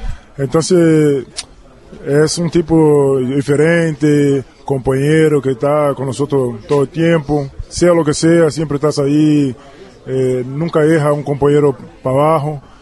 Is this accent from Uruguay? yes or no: yes; Uruguay; yo que también me incluyo como los uruguayos que hace tiempo que estoy y que ya conozco la liga un poquito.